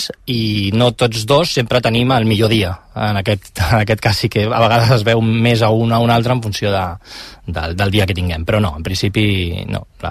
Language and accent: Catalan; Barcelona, Catalonia, Spain; tots dos som de la Verneda, jugàvem al Sant Martí, jugava l'Adrianenc, i venim d'allà, del barri.